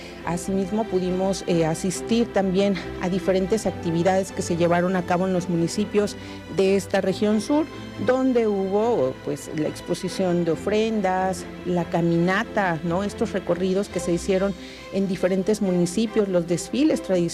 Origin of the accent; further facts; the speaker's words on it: Mexico; estas tradiciones que nosotros tenemos como mexicanos, como mexicanas